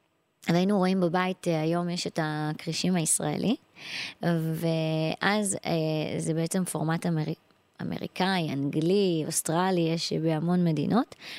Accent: Tel Aviv, Tel Aviv District, Israel; ואני אומרת שאני מתל אביב

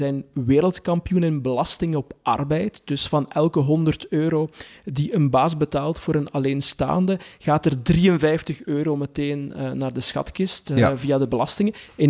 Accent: Belgium; dan valt die als Belg nogal tegen

